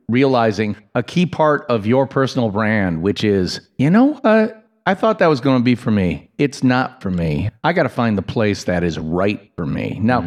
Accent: Wisconsin, United States; also born or lived in Chicago; in terms of growing up in Wisconsin and wanting to get out of Wisconsin as quickly as possible. Spend a bunch of time bopping around the United States, several different metro areas in my case, ending up for a long period of time in Chicago

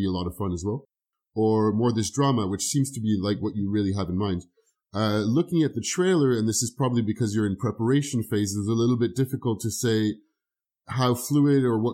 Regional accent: France; I grew up in France and in France in the 80s

